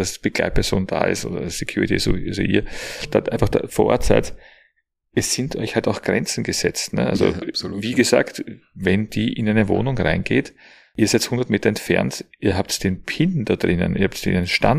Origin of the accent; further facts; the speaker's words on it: Austria; Aber das kennt man nur bei uns in Österreich, gell?